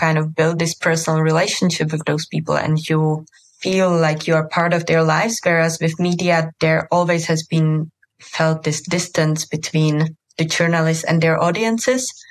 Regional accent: Czechia; English is a second language; also born or lived in Bosnia and Herzegovina / Lebanon; I come from Czech Republic. But I have had the privilege of living and working in a couple of what you might call post-conflict countries, such as Bosnia and Herzegovina and Lebanon

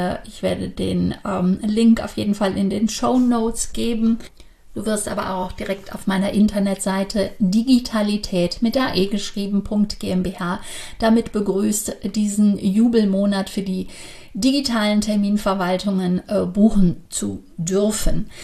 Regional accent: Cologne, North Rhine-Westphalia, Germany; was soll der Quatsch als Kölnerin

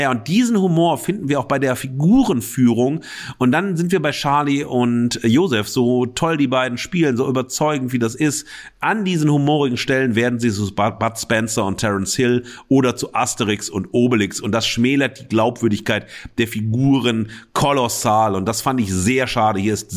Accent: Germany; überzeugt mich als Piefke aber nicht.

